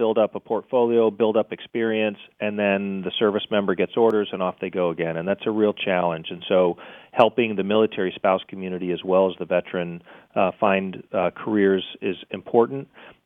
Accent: St. Clair Shores, Michigan, United States; also born or lived in Lake Orion; I grew up in St. Clair Shores and Lake Orion, so it's great to talk to somebody in the Mitten State.

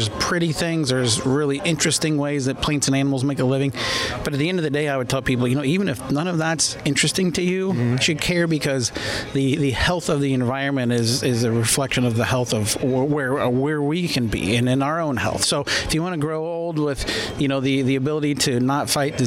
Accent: Fairfield, Iowa, United States; also born or lived in Osceola, United States; No, I grew up in southeast Iowa in Fairfield.

